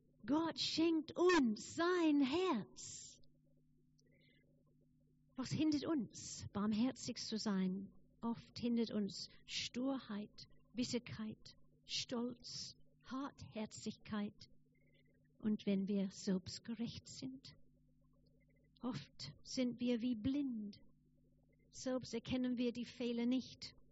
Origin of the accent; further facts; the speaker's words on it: England, United Kingdom; Ich gehe in meine Heimat. Ich gehe nach England.